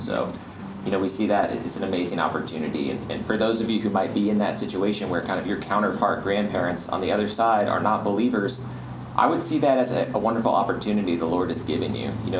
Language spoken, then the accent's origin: English; Dallas, Texas, United States; I grew up here in Dallas. I was raised by my mother.